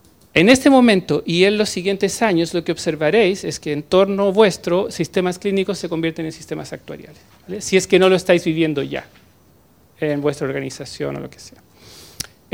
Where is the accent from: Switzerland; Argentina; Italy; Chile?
Chile; yo soy chileno